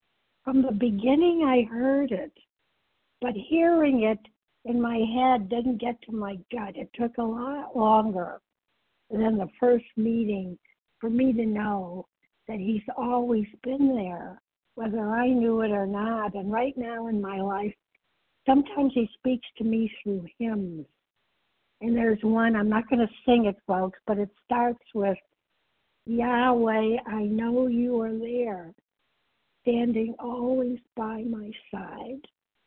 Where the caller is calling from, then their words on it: Massachusetts, United States; I'm calling from Massachusetts, west of Boston.